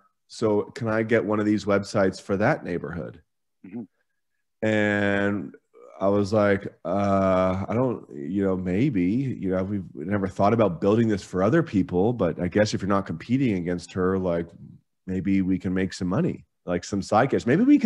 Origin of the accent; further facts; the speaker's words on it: Vancouver, British Columbia, Canada; now in Toronto, Canada; And then I'm from Vancouver.